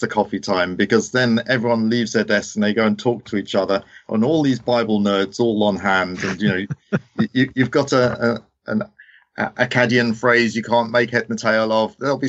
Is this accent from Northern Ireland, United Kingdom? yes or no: no; Cambridge, East of England, United Kingdom; I come from Cambridge in England, where I'm a research fellow at Tyndale House.